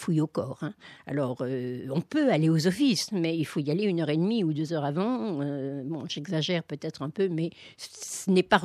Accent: France; je suis française, catholique

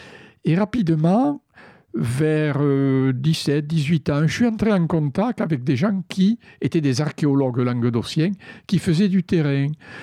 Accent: Carcassonne, Occitanie, France; born there; Bien, je suis né à Carcassonne, donc une veille de Noël d'avant-guerre.

